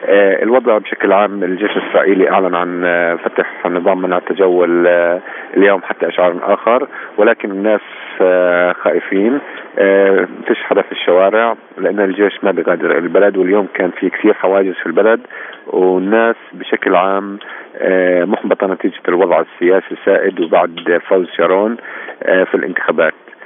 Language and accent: English; Bethlehem, West Bank, Palestine; English is a second language; I am a Palestinian from Bethlehem.